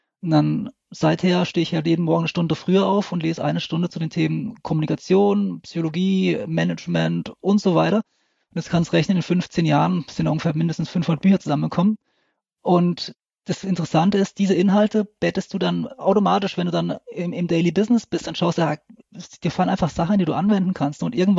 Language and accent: German; Lörrach, Baden-Württemberg, Germany; Ich komme aus Südwestdeutschland, also aus Lörrach. Das ist direkt an der Schweizer und französischen Grenze.